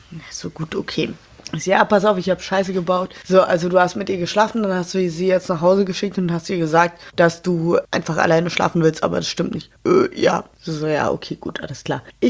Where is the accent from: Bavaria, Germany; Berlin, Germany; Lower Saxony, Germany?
Berlin, Germany; aber ich bin ja Berlinerin, ist mir doch egal, da trinken wir halt ein Bier in der Bahn.